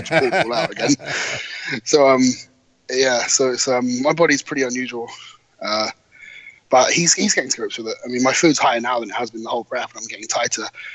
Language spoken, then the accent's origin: English; United Kingdom; the fact that we're all British is something, because I think we're just a little bit different over here.